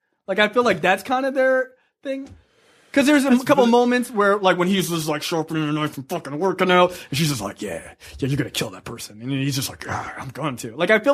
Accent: United States; Because I'm an American.

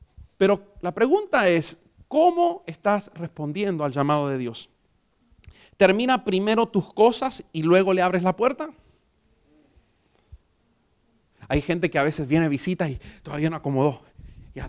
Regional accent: Argentina; Sí, me acordé de mi tierra argentina.

